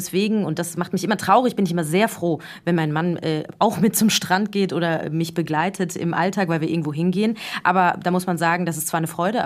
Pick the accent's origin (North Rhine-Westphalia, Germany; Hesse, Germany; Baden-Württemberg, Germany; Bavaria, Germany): Hesse, Germany; Frankfurt; now in Rabat, Morocco; als das vielleicht jetzt in meiner Heimatstadt Frankfurt ist.